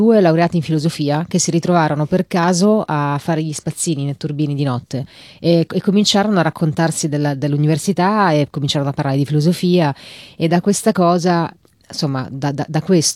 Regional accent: Turin, Piedmont, Italy; now in Rome, Italy; io sono solo nata lì, sono cresciuta però in Italia, a Torino, e ho fatto, insomma, tutte le scuole lì, e adesso vivo a Roma da 15 anni ormai

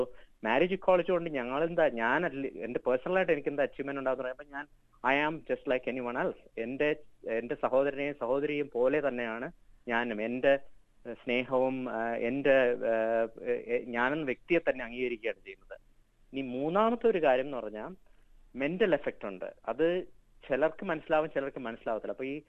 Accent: Kerala, India; moved away; Okay, ഞാൻ കേരളത്തിലാണ് ജനിച്ചു വളർന്നതും പഠിച്ചതുമെല്ലാം. പക്ഷെ കേരളം വിട്ട് ഇപ്പൊ 17 വർഷമായി.

